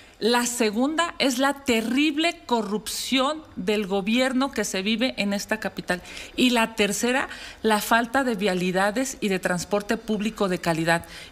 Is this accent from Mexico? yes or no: yes; Mexico City, Mexico; Yo nací aquí en la Ciudad de México, crecí, he estudiado, he trabajado, conozco el metro, me he subido durante mucho. Soy totalmente 100% chilanga